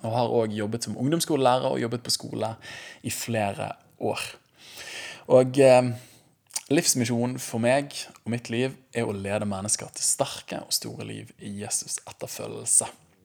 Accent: Bergen, Vestland, Norway; Vi, både meg og min kone, er oppvokst i Åsene, bydel utenfor Bergen. Vi er skikkelig bergensere, men vi er ekstra glad i Åsene bydel, og vi synes det et veldig fint sted.

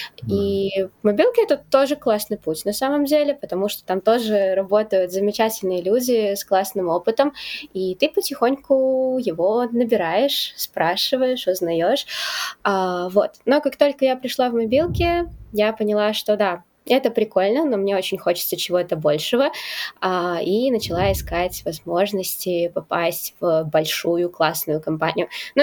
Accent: Belarus; Я из Беларуси

